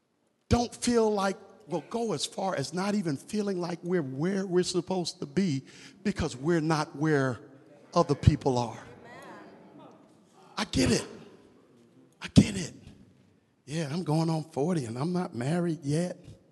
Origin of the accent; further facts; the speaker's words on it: Brooklyn, New York, United States; I'm from Brooklyn.